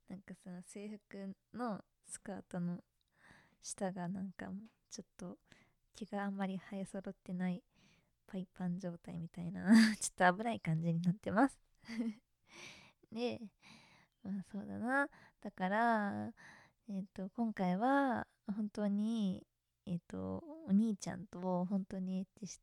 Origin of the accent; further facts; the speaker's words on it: Kanagawa, Japan; 、神奈川県出身なんですけれども